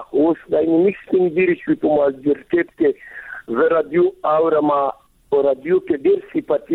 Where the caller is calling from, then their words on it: Ghazni, Afghanistan; د غزنی د ولایت د ناوی د ولسوالینه